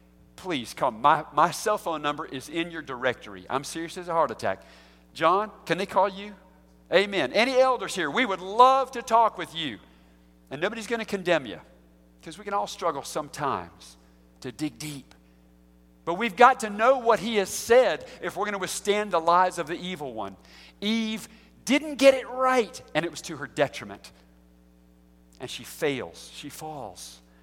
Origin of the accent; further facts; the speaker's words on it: United States; born there; I was not a Christian, just because I was born in America and went to church.